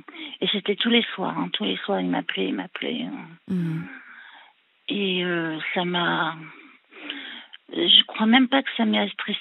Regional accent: France; Moi, je suis française et catholique.

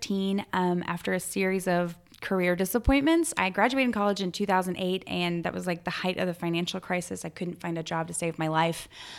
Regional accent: Oklahoma, United States; now in New Orleans, United States; I grew up in Oklahoma, and I love Oklahoma. It's a great place to grow up

